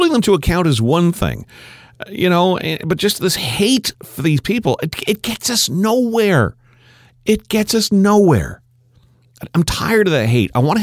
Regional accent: Canada; Well, my nationality, I'm Canadian.

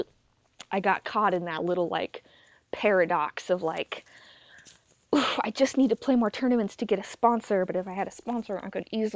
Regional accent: Washington, United States; So I'm from Washington, and there was this disc golf course

